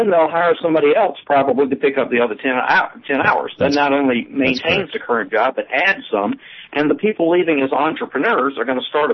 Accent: Raleigh, North Carolina, United States; I'm from Raleigh, and he's doing a fantastic job.

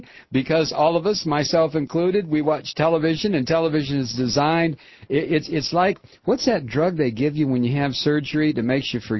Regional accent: Georgia, United States; And, hell, I'm from Georgia.

